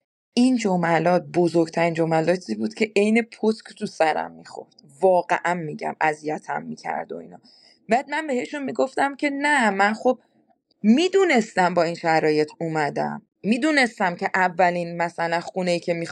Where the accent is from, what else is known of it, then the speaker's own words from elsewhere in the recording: Iran; moved away as an adult; من 2 ماه از ایران اومدم و کشورم ایرانه.